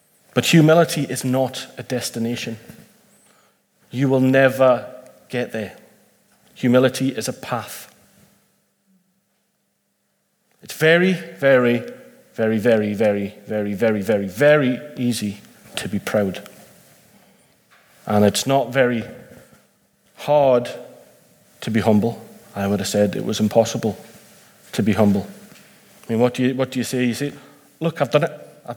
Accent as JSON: {"language": "English", "town": "Newcastle", "region": "North East England", "country": "United Kingdom", "tie": "born or raised there", "said": "Now, I grew up in Newcastle"}